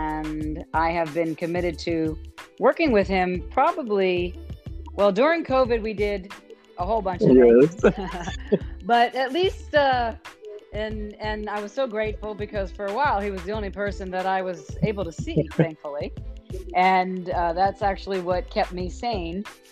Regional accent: New York, United States; I'm from New York, and being from New York, we like the biggest, the best, and the baddest.

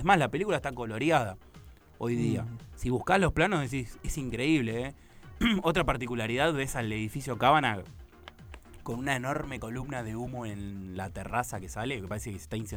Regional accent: Argentina; mi tierra la Argentina.

